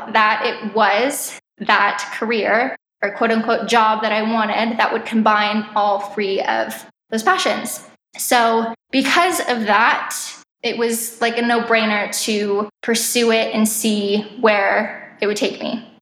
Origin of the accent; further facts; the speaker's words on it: Scottsdale, Arizona, United States; I was a fully booked artist in my hometown in Scottsdale, Arizona